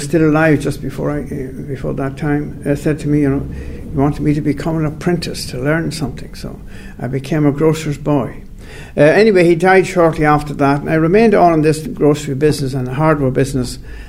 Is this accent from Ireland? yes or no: yes; Belturbet, County Cavan, Ireland; I grew up in this area, in Belturbet, just outside the town, about a mile or so, in a place called Kilconny, really a part of the town, always. And my people came from Fermanagh.